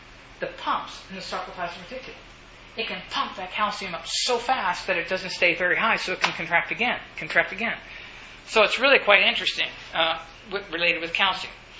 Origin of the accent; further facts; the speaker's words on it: Sweetwater, Texas, United States; My hometown, look it up, CNN has a hit on that, Sweetwater, Texas, the world's largest rattlesnake roundup in the world.